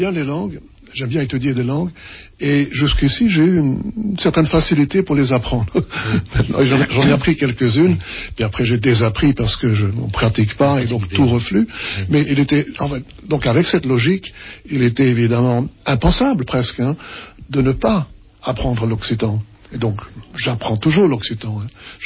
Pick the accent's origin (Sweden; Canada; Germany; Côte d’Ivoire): Sweden; also born or lived in Paris, France; Je suis allé en Suède à l'âge de 7 ans. Donc j'ai vécu mes premières 7 années à Paris. Et après, donc, Suède-France. Au total, j'ai fait une cinquantaine d'années en France sur l'ensemble de ma vie.